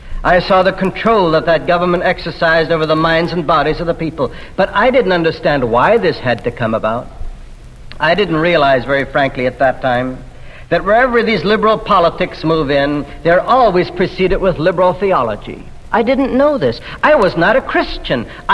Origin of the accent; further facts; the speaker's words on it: Detroit, Michigan, United States; born there; I was born in Detroit, Michigan. I went to school in Detroit. I was brought up just as an average American boy.